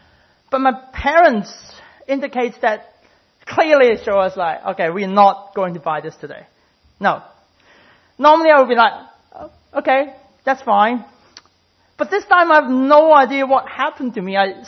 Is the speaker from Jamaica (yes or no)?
no; Hong Kong; moved away as an adult; So I grew up in Hong Kong. So I lived there for 19 years before I moved here.